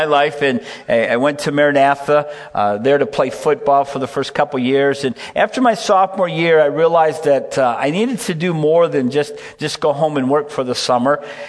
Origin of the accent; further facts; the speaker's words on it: Michigan, United States; now in Wisconsin, United States; and I grew up in Michigan, but I've been in Wisconsin now for almost 30 years.